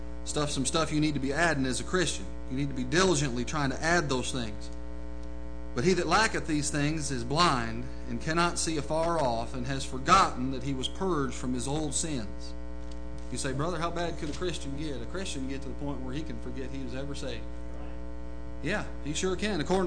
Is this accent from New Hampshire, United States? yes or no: no; Manistique, Michigan, United States; born there; I was born on June 14th, 81, in a little town called Manistique, Michigan, way up there, almost to Canada.